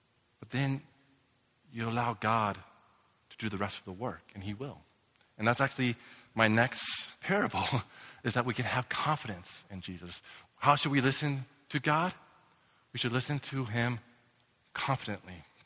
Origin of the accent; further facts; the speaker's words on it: Nebraska, United States; I grew up in Nebraska. I grew up in the heart of Nebraska, Farmtown, USA. I grew up with a lot of farmers.